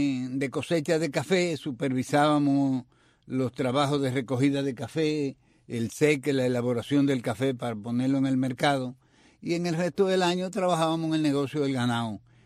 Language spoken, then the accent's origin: Spanish; Boyarriba, Granma, Cuba; born there; Yo nací en Boyarriba, un pueblecito que pertenecía al municipio de Bayamo, pegado a la Sierra Maestra.